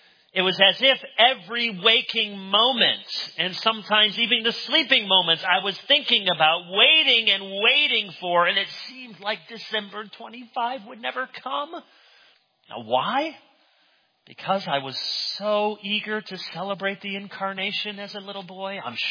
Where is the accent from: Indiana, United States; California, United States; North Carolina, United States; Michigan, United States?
Michigan, United States; at least as I remember it as a kid growing up in Michigan, there was usually snow on the ground